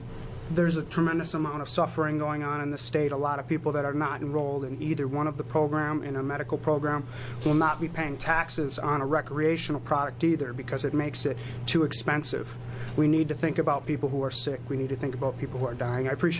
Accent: Portland, Oregon, United States; I'm from Multnomah County in Portland.

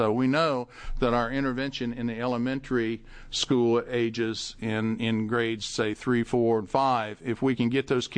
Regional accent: Kentucky, United States; I grew up in Eastern Kentucky. We had well water.

